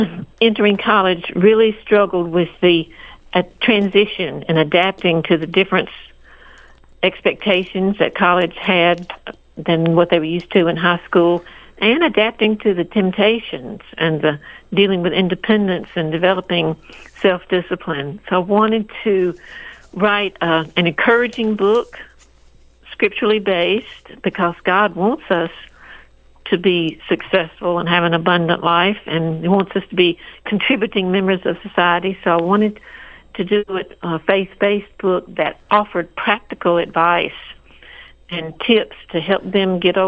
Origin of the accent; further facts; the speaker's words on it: North Carolina, United States; and I'm from North Carolina, and our public schools, I don't think, do enough